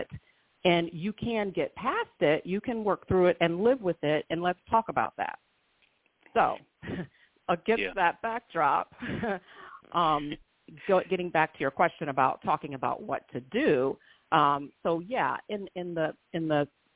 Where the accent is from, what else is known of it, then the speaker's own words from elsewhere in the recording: Florida, United States; I grew up in the South as well, although some people argue that Florida is not the true South